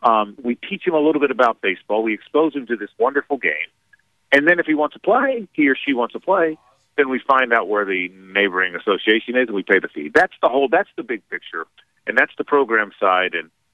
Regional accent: Jacksonville, Florida, United States; I grew up in Jacksonville, and I'm kind of a baseball nut, right?

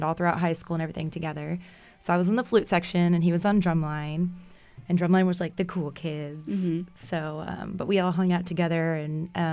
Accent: Cypress, Texas, United States; So I grew up down in Cypress, Texas, which is like northwest Houston. People think Houston. It's like 45 minutes from downtown Houston.

